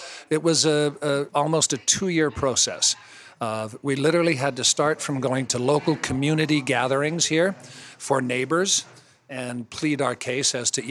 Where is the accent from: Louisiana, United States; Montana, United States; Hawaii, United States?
Montana, United States; born there; Broadwater was the county I was born in Montana.